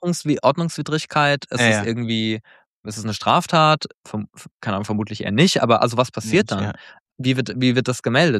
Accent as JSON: {"language": "German", "region": "Baden-Württemberg", "country": "Germany", "tie": "born or raised there", "said": "aus meiner Heimat, aus meiner alten Heimat in Baden-Württemberg"}